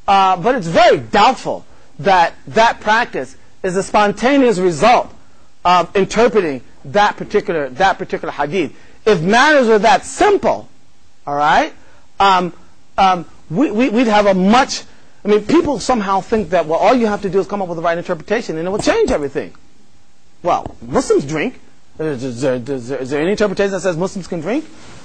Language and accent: English; Philadelphia, Pennsylvania, United States; I mean, I think from Philadelphia. I mean, that's my hometown.